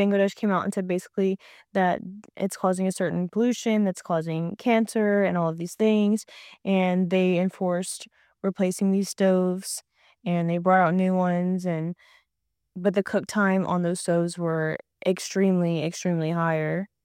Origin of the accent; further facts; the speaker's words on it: United States; And me as an American white woman are not having to deal with or even think about those kinds of things.